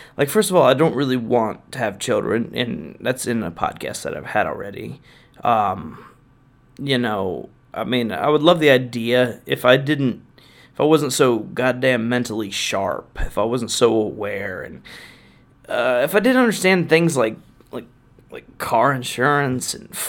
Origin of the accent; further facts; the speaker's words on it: the South, United States; And second of all, I'm from the South, motherfucker.